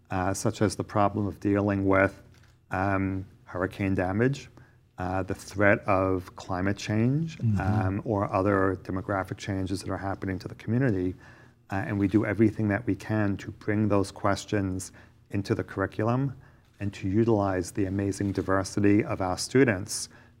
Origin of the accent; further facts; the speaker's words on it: Brooklyn, New York, United States; accent: New York; moved away as an adult; now in Connecticut, United States; I was actually born and raised in Brooklyn in New York City, but I moved up to Connecticut 20, 30 years ago. And I believe some of that New England accent crept into my New York accent.